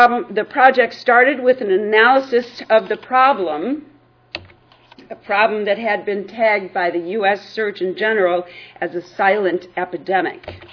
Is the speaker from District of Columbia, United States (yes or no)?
yes; Washington, District of Columbia, United States; Funny thing about the Washington Post, it's my hometown newspaper, but it's also read by 535 members of Congress.